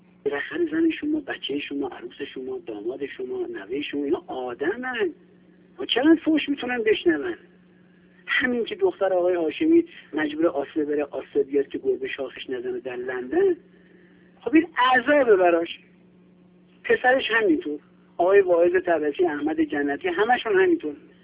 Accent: Iran; اگر رعایت وطنمون رو بکنیم که همه ما از او هستیم و وقتی هم که میبینیم حتی اگر ایران نباشیم آرزو میکنیم ای کاش به خاک این مملکت برگردیم.

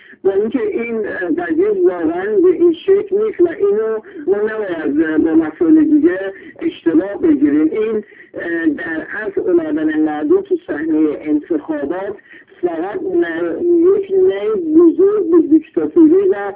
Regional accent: Iran; ما ایرانی هستیم، دارای شخصیت بالایی هستیم

